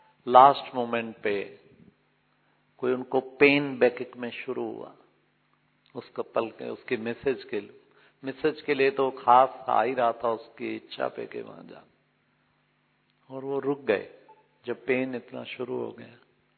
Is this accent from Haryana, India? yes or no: yes; Panipat, Haryana, India; 7-8 delegate जो मेरे शहर से भी, पानीपत से भी आए हुए हैं